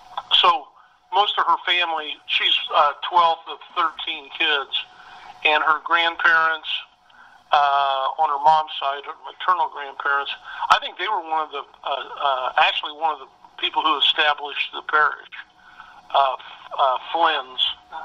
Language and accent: English; Winchester, Indiana, United States; I was born in Winchester, Indiana in 1949.